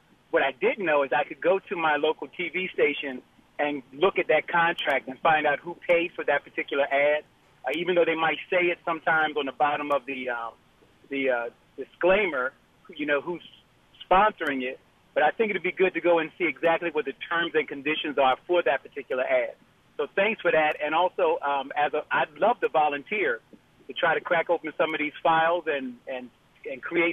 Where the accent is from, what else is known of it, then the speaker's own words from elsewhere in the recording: Philadelphia, Pennsylvania, United States; now in San Antonio, United States; I'm a Philadelphian, but I just happen to live in San Antonio right now.